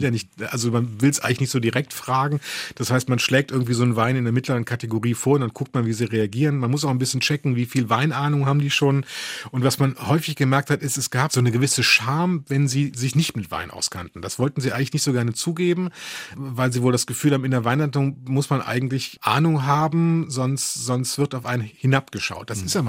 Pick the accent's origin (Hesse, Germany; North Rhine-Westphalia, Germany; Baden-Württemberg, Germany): North Rhine-Westphalia, Germany; Cologne; Was komisch ist als Kölner